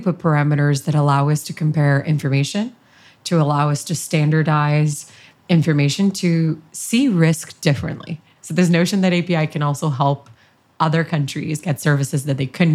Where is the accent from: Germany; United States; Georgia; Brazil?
Brazil; English is a second language; I am from Brazil.